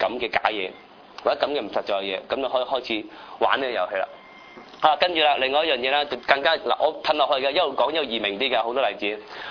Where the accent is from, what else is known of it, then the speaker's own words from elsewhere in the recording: China; 我哋中國人都有啦嚇